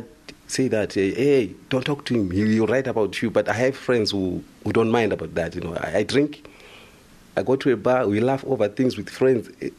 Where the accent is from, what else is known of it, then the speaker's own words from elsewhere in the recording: Zimbabwe; I'm from Zimbabwe.